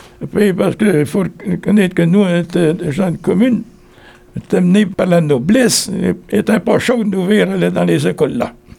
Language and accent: French; Hénon, Brittany, France; Ben, je suis né à Hénon. J'étais pas loin pour aller à l'école. J'étais à 100 mètres.